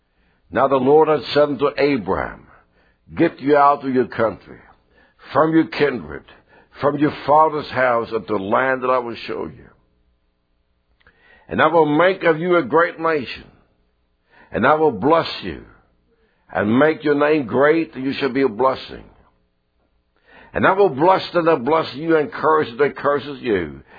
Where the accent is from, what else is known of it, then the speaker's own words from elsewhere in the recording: Sweden; English is a second language; I was born in Sweden, raised in Sweden, but I've read a lot of Indian books and cowboy books and so on.